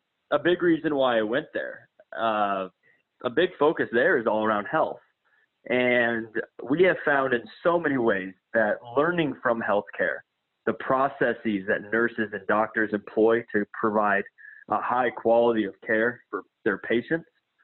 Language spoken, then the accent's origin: English; Iowa, United States; also born or lived in North Carolina; I was born in North Carolina, raised in Iowa, went to the University of Iowa, and now study at Johns Hopkins.